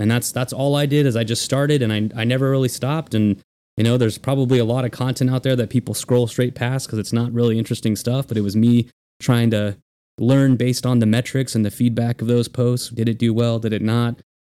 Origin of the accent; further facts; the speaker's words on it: California, United States; also born or lived in Arizona; But I hail from Southern California. Sorry to use the C word on the air.